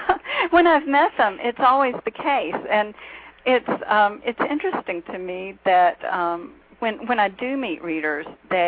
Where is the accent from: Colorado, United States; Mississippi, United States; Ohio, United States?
Mississippi, United States; But I can tell you, I grew up in Mississippi, and a place that has an incredible food gestalt